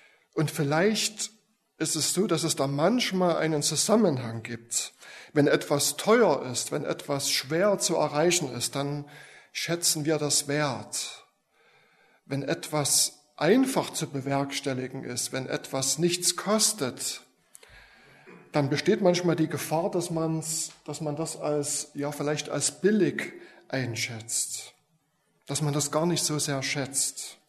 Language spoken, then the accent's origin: German; Oelsnitz, Saxony, Germany; von der Gemeinde, wo ich herkomme, Oesnitz im schönen Erzgebirge.